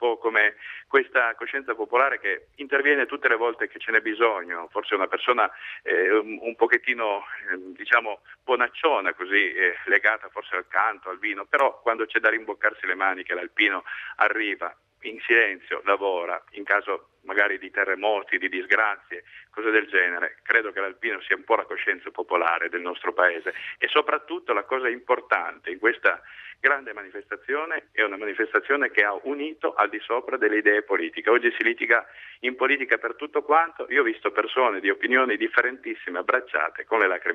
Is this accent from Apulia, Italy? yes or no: no; Racconigi, Piedmont, Italy; da bambino avevo visto a Racconigi, la mia città in provincia di Cuneo